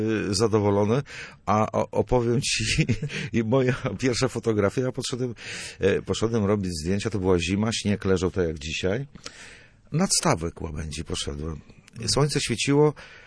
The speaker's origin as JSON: {"language": "Polish", "town": "Słupsk", "region": "Pomeranian Voivodeship", "country": "Poland", "tie": "born or raised there", "said": "Tak, w Słupsku. Rodowitym Słupszaninem jestem"}